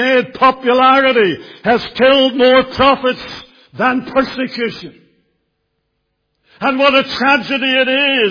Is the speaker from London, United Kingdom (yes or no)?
no; Bangor, Northern Ireland, United Kingdom; many of those that I would have been at school and played with growing up in Bangor, I knew those families.